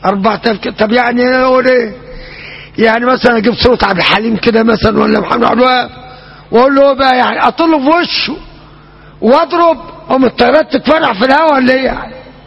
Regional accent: Upper Egypt, Egypt; للناس الغلابة عندنا في الصعيد، واحنا صعايدة.

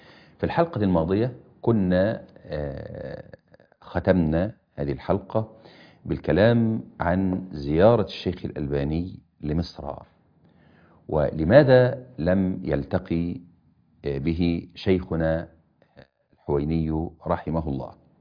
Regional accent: Egypt; عندنا في مصر

